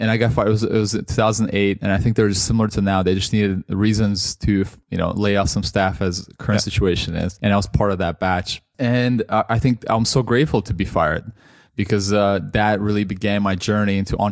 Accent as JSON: {"language": "English", "town": "Toronto", "region": "Ontario", "country": "Canada", "tie": "born or raised there", "lives_now": "London, United Kingdom", "said": "I grew up mostly in Canada, and I've been in London now for the last 10 years."}